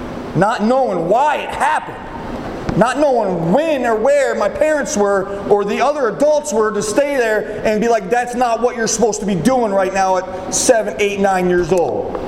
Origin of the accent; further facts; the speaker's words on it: Florida, United States; I was born and raised in Florida. Grew up a kid that was always good at sports.